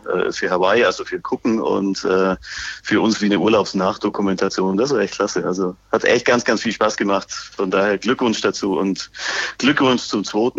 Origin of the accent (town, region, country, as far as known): Ulm, Baden-Württemberg, Germany